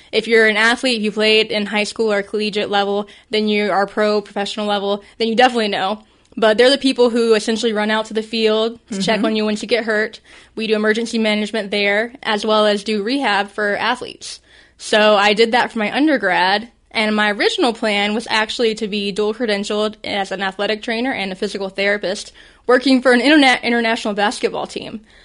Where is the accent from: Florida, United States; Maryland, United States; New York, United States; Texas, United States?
Florida, United States; Jennings; I'm from Jennings, Florida, which is very close to Valdosta, so it's always nice to come back home